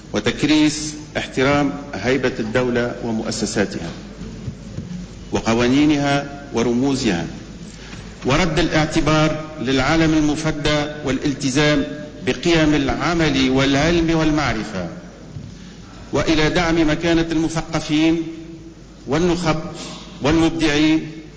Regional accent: Tunisia; والتي صنعت دوما التحولات الكبرى في بلادنا تونس

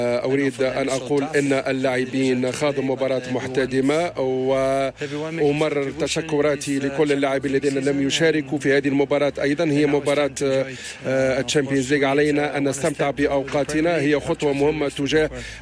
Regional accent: Algeria; هذا هو الهدف المنشود بالنسبة لي أن أفخر بأني جزائر واجعل الجزائريين يفخرون بي

